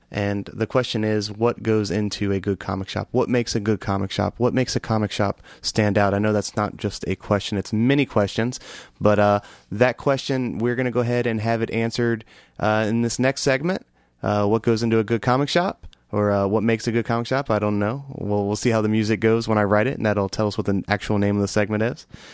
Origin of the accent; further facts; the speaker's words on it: South Carolina, United States; we're from South Carolina. We're on the East Coast